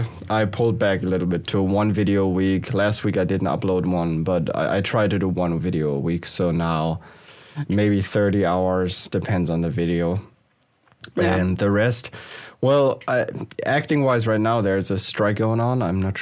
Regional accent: Schleswig-Holstein, Germany; English is a second language; now in Los Angeles, United States; Now, I moved here 2014 from, well, I wouldn't say Hamburg, close to Hamburg, Schleswig-Holstein, for all the Germans listening, from a small village.

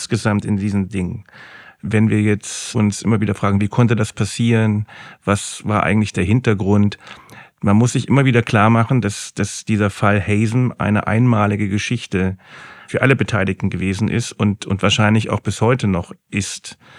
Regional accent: Hanover, Lower Saxony, Germany; Großstadt wie Frankfurt oder auch Hannover, wo ich herkomme

